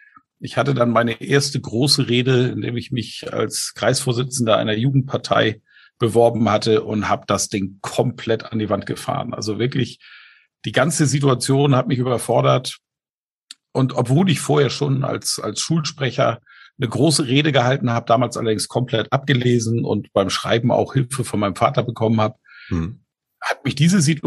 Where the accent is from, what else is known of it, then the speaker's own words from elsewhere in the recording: Schleswig-Holstein, Germany; now in Bamberg, Germany; Ich komme gerade aus dem Heimaturlaub. Ich war in Schleswig-Holstein mit tollem Wetter, mit der Family, war wirklich schön. Und bin auch durch mein altes Heimatdorf mal gefahren.